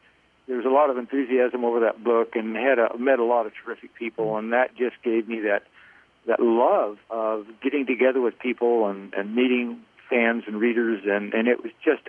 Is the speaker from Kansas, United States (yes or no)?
yes; Kansas, United States; I grew up in Kansas, but, you know, to get up in that gorgeous country.